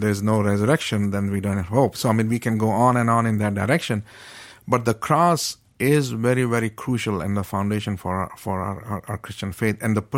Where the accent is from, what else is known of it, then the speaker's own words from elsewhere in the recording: Pakistan; I grew up in Pakistan and a cross was not an issue, believe me.